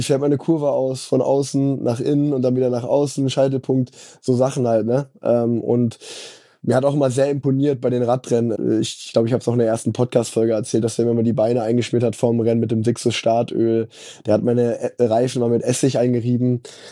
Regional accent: Unna, North Rhine-Westphalia, Germany; damals in Unna, wo ich groß geworden bin.

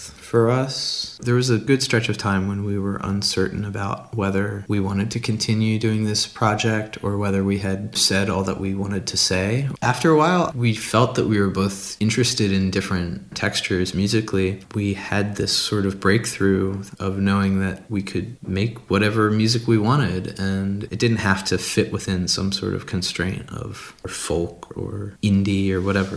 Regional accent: Baltimore, Maryland, United States; I'm from Baltimore and in terms of this band, it's definitely a Baltimore band.

